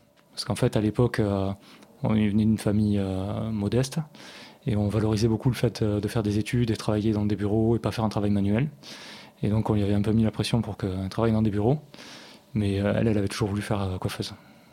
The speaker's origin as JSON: {"language": "French", "town": "Auch", "region": "Occitanie", "country": "France", "tie": "born or raised there", "said": "Moi, j'ai grandi dans le Gers. Je suis né à Auch et j'y suis resté jusqu'au lycée où je suis parti à Toulouse."}